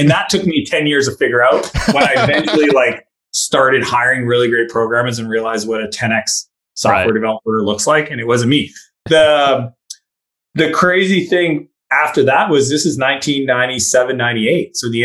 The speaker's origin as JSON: {"language": "English", "region": "East Coast", "country": "Canada", "said": "I'm from Canada, East Coast Canada."}